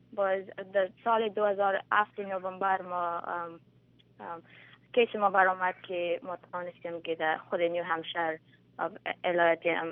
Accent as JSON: {"language": "Persian", "country": "Afghanistan", "said": "ما از افغانستان هستم و ما پراود هستم که ما خودم افغان هستم"}